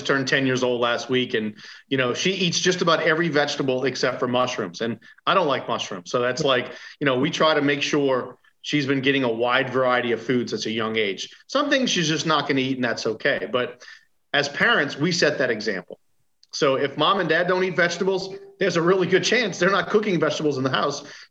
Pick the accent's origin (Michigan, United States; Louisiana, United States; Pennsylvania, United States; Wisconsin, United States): Louisiana, United States; New Orleans; So growing up in New Orleans, we had two options. We had the Cubs or the Braves.